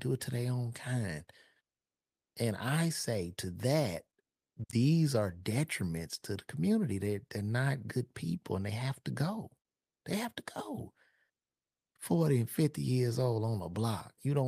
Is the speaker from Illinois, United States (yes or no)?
yes; Chicago, Illinois, United States; and I grew up on the South Side of Chicago, all